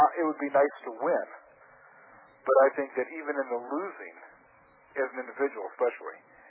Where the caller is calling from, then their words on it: Utah, United States; because I'm calling you from Utah, and this is Bo Geitz country up here.